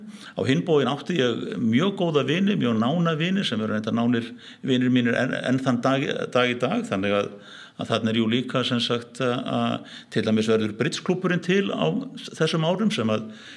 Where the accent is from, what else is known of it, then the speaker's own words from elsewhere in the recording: Reykjavík, Capital Region, Iceland; Jú, ég fæddur og uppalinn í Reykjavík og má segja ólst upp í miðbænum. Ég bjó í bæði vesturbænum en ólst upp mest í Norðumýrinni.